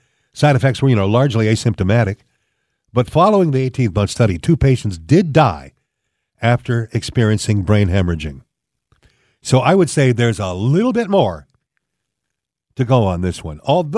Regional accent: California, United States; that I'm from California. I'm a native Californian

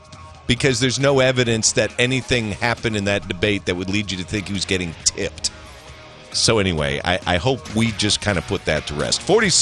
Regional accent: Minnesota, United States; Now, understand, I was raised in Minnesota. I know cold.

